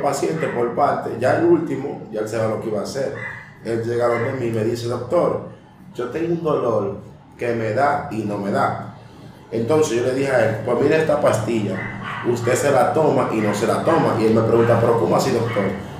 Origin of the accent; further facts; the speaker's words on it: Dominican Republic; Yo soy de aquí dominicano, el aguacate le dicen aguacate.